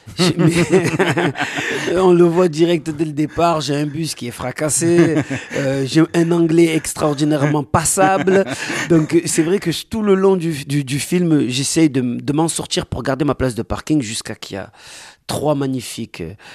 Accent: Marseille, Provence-Alpes-Côte d'Azur, France; ben, je suis de Marseille, je pense que c'est avec moi qu'on va le faire

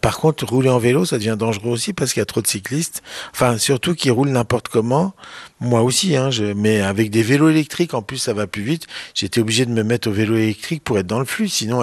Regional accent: Lyon, Auvergne-Rhône-Alpes, France; Moi, je suis lyonnais et ma mère est cannoise.

